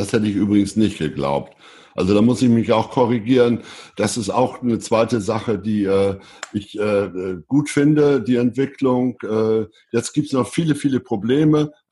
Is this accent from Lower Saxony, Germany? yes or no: yes; Lower Saxony, Germany; als Ostfriese kann ich das beurteilen